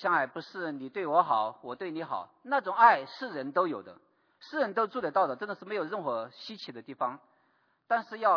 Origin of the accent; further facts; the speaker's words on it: China; 特别是我们从大陆来的弟兄姐妹，然后我们在大陆里面我们习惯的话